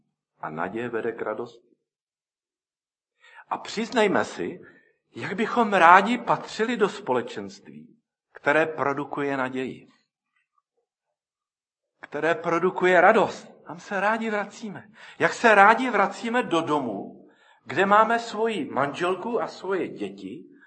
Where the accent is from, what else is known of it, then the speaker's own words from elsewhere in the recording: Zlín, Zlín Region, Czechia; born there; Já se narodil ve Zlíně, už říct se vší úctou, já jsem Moravan, moje rodiče, původem z Brna rodáci.